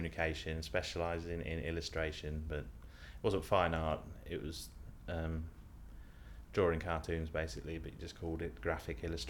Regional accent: Peterborough, East of England, United Kingdom; also born or lived in Birmingham; Yeah, I'm originally from Peterborough, where I live now. I went to university in Birmingham when I was 18 and lived there for 13 years.

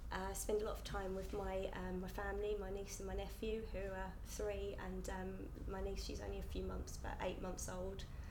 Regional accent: Eastbourne, South East England, United Kingdom; I'm 31, and I'm from Eastbourne.

